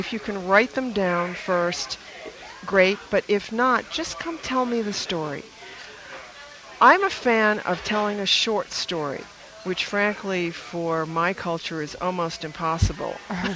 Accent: New England, United States; you and I grew up in New England, where I'm not even sure how people mated with all that plaid and polar fleece.

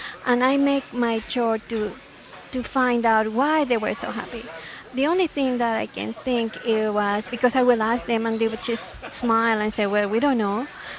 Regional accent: Mexico; now in New Mexico, United States; because I'm from Mexico, they were sometimes confused

